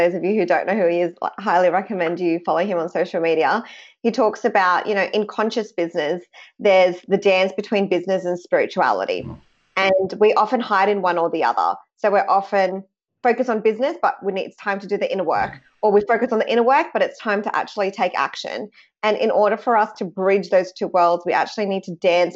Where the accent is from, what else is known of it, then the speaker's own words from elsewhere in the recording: Sydney, New South Wales, Australia; also born or lived in Philippines; the fact that I have a Filipino background. Like, I was born in the Philippines. I came to Sydney when I was one.